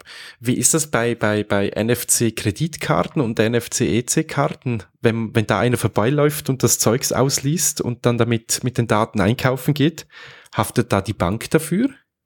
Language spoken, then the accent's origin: German; Switzerland; Also bei euch in Deutschland, bei uns in der Schweiz dürfen sie ja schon